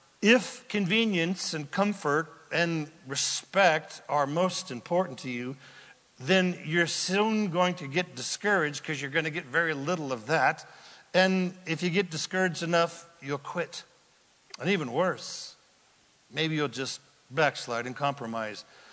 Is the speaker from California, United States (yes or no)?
yes; Redding, California, United States; also born or lived in Anderson; I grew up in Northern California, Redding and Anderson. Nobody knows where Anderson is.